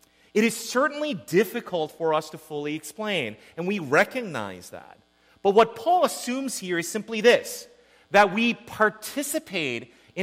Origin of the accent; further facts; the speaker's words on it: Escondido, California, United States; I'm from Escondido. Sharon and I no longer say we're from San Diego